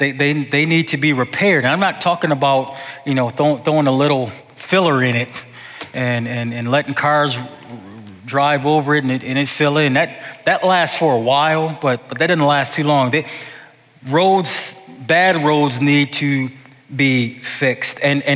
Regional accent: Buffalo, New York, United States; I grew up in Buffalo. Where I grew up, there are always rough roads. I would assume that's because in Buffalo, it just seems to be always cold weather.

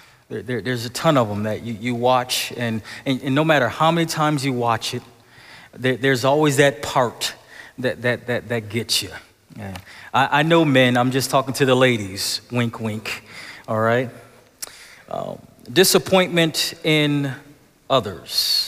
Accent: Buffalo, New York, United States; You see, I grew up in Buffalo, and snowed a lot, and I'm a Buffalo Bills fan.

